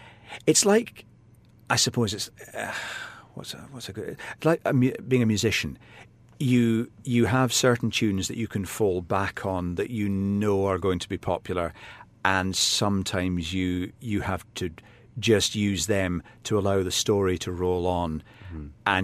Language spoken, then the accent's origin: English; Glasgow, Scotland, United Kingdom; growing up in Glasgow, I was very aware of the river